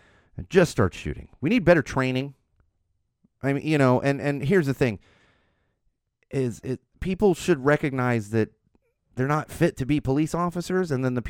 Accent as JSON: {"language": "English", "country": "Ireland", "said": "It's not worth getting in these arguments, and trust me, I'm Irish."}